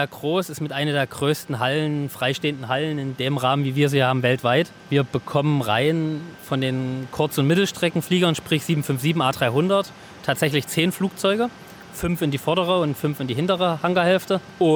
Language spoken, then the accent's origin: German; Thuringia, Germany; Also ich komme ursprünglich gebürtig aus Thüringen tatsächlich.